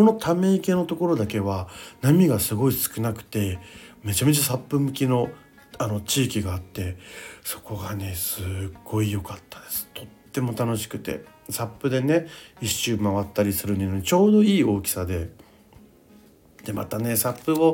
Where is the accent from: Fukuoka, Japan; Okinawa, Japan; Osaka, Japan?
Okinawa, Japan; 僕沖縄出身なんで割と沖縄の地名は聞き取れる自信があったんですよね。